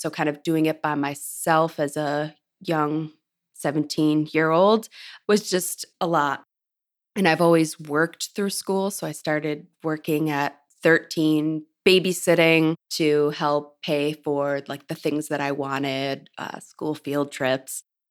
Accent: Holland, New York, United States; So I grew up in a really small town, Holland, New York, and I graduated with 86 people.

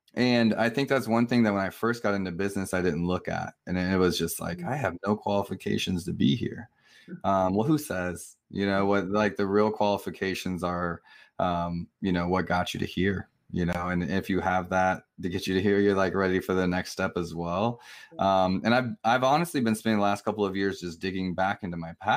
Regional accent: Midwest, United States; I'm from the Midwest, you know, like that stuff is cool.

